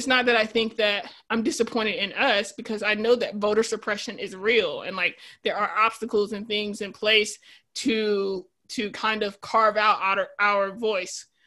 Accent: the South, United States; As a Southerner myself, who's often disappointed

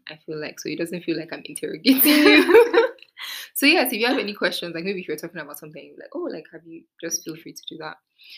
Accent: Nigeria; And I guess because also, you know, we're Nigerian, so let's speak from, like, a Nigerian context.

